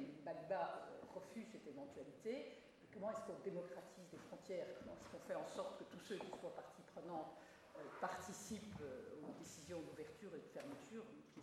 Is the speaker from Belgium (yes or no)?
yes; Belgium; C'est peut-être parce que je suis belge